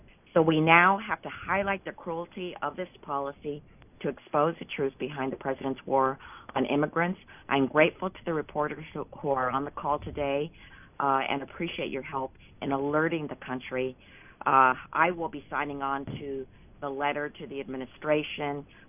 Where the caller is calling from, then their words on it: Los Angeles, California, United States; I am calling from Los Angeles, the heart of the immigrant community